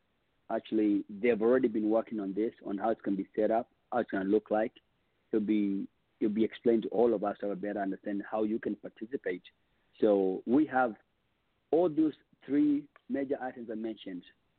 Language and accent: English; Kenya; I'm from Kenya and raised by us as well.